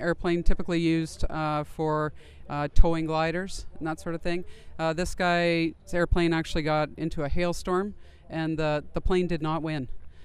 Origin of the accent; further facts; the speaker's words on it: Red Deer, Alberta, Canada; I am from Red Deer, Alberta, Canada.